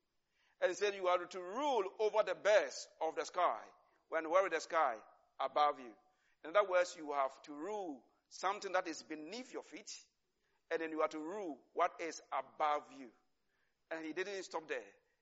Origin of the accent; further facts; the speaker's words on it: Ghana; even though I'm a Ghanaian.